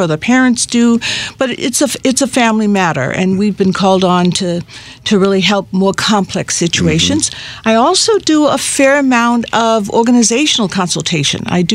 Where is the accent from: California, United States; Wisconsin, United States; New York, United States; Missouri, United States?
New York, United States; New York City; I'm from New York City originally.